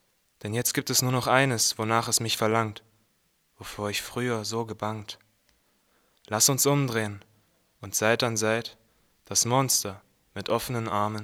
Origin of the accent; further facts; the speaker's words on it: Coswig, Saxony-Anhalt, Germany; ich komme aus Coswig bei Wittenberg und bin 16 Jahre alt.